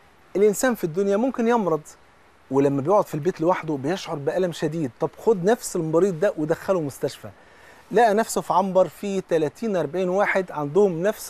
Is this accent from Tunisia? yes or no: no; Egypt; زي بيقولوا في المثل كده عندنا في مصر بصلة المحب خروف